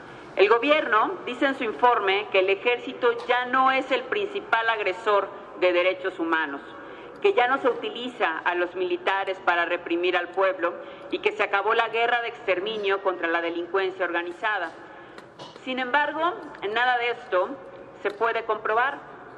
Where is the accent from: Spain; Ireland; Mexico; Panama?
Mexico; Veracruz; somos 8 millones los veracruzanos que estamos sufriendo atropello tras atropello todos los días. Somos 8 millones que también somos mexicanos